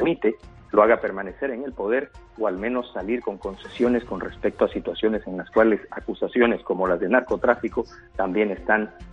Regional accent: Bolivia; Yo soy originalmente de Bolivia

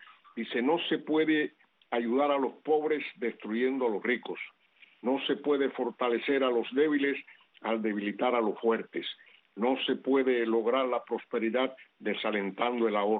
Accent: Cuba; tenemos la suerte como cubanos de tenerte

